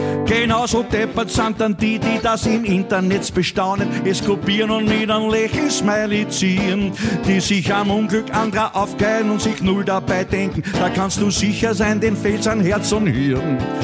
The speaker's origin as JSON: {"language": "German", "region": "Upper Austria", "country": "Austria", "tie": "born there", "said": "Ich bin ein geborener Oberösterreicher."}